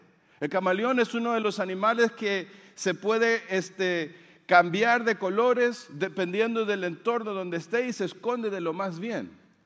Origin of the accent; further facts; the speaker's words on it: Mexico; Yo soy mexicano.